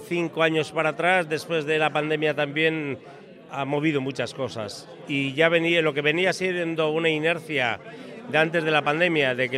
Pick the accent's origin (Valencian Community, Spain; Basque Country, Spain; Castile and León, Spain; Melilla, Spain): Basque Country, Spain; Vitoria-Gasteiz; born there; Yo soy nacido en Gasteiz